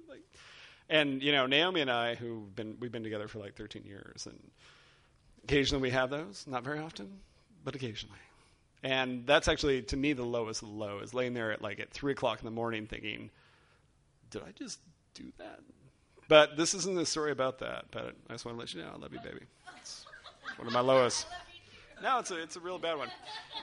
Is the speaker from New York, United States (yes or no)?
no; Wyoming, United States; I'm from Wyoming, for those of you who don't know.